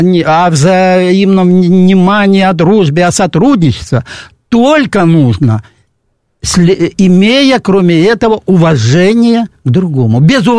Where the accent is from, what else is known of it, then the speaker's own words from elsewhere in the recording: Dnipro, Dnipropetrovsk Oblast, Ukraine; Не схидняк, как говорят на Западной Украине, а нас, восточных украинцев. Я из Днепропетровска.